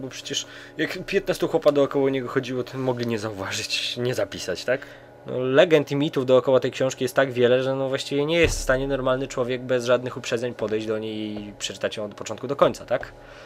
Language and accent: Polish; Mińsk Mazowiecki, Masovian Voivodeship, Poland; jestem z Mińska Mazowieckiego, mieszkam dalej w Mińsku Mazowieckim, mam 18 lat